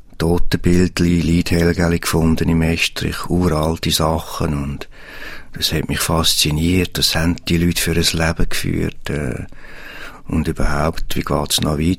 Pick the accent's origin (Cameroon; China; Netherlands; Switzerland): Switzerland; Immensee, Schwyz; Ich bin aufgewachsen in Immensee, damals in den 60er Jahren noch sehr stark katholisch geprägt, das Dorfleben.